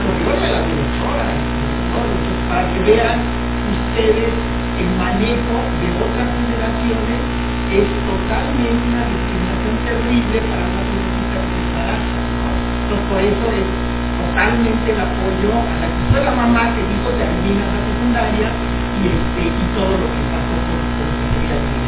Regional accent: Chiapas, Mexico; estudié enfermería en mi tierra, en Chiapas.

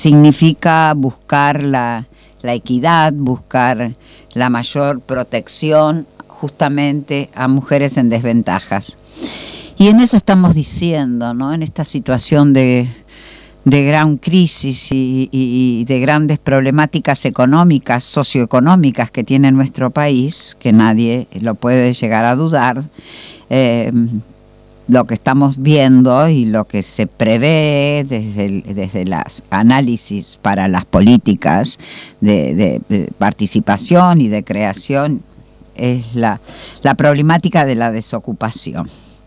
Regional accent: General San Martín, Buenos Aires Province, Argentina; soy del distrito de General San Martín

